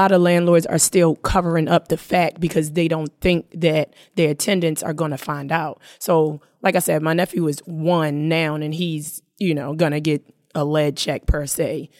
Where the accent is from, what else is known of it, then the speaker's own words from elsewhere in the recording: Baltimore, Maryland, United States; For me, not even just growing up in West Baltimore, I have a young nephew now.